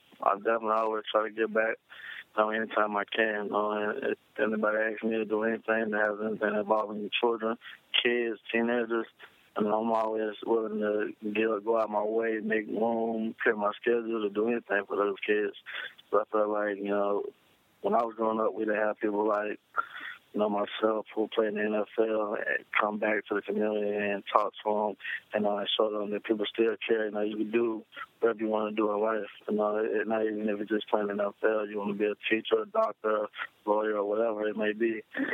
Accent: Decatur, Georgia, United States; I'm from Atlanta, Georgia, right outside of Atlanta, a city called Decatur.

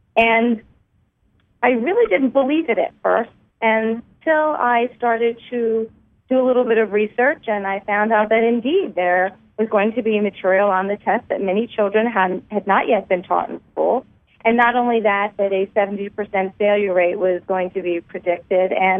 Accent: New York, United States; I'm from Nassau County in Long Island, in New York.

